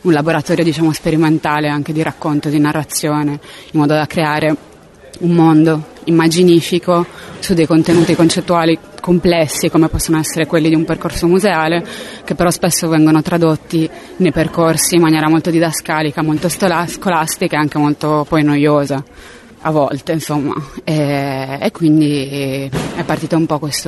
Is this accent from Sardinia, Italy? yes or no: yes; Sardinia, Italy; io sono sarda, nata e cresciuta qui, poi sono andata fuori a studiare